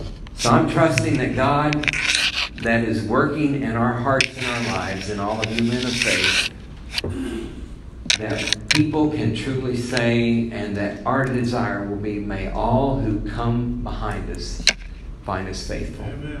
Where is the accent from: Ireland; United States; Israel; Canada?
United States; Oklahoma; and living in Oklahoma, I was raised in Oklahoma, tornadoes are just, they just happen.